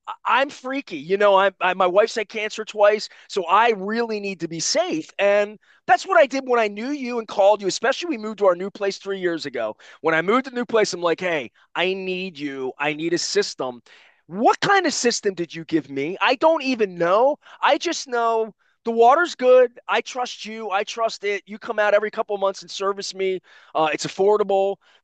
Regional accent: Dundalk, United States; I grew up in Dundalk.

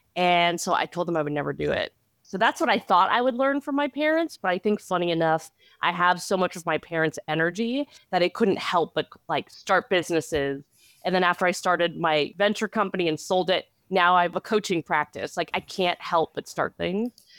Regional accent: Los Angeles, California, United States; So I was like, no, this is my hometown.

